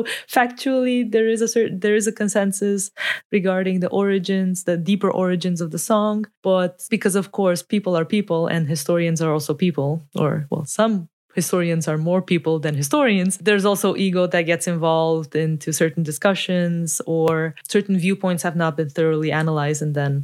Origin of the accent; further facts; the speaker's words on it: Brasov, Brașov County, Romania; What I do know is that the part of the debate that sprung from Brasov, so my hometown, yeah, the original revolutionary city, as we're gonna see.